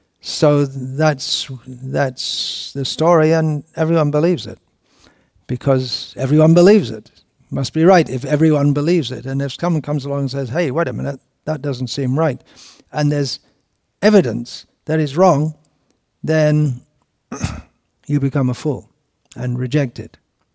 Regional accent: United Kingdom; the way I thought as a Britisher is not intrinsically, I didn't even know I was thinking as a Brit

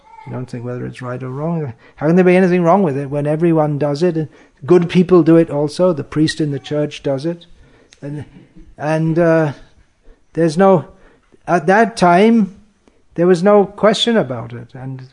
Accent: England, United Kingdom; born or raised there

